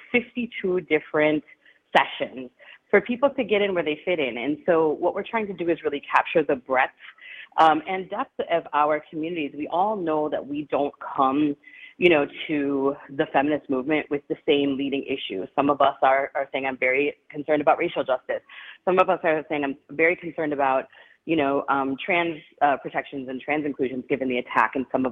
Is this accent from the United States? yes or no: yes; Milwaukee, Wisconsin, United States; also born or lived in New York; now in Texas, United States; I'm from Milwaukee. Really happy to be bringing it back home this year.